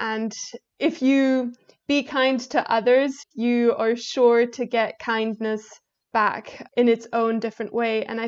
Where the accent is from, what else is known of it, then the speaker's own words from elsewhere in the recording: Tanzania; growing up in Tanzania, you don't really have the opportunity to do so